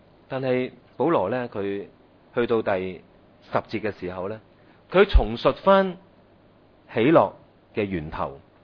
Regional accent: China; 我们中国人有句说话，得人因果就千年记。

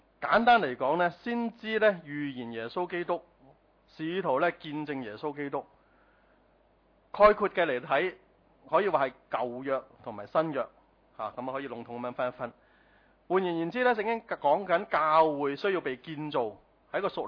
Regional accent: Hong Kong; 我哋香港人有香港人嘅文化表達咯

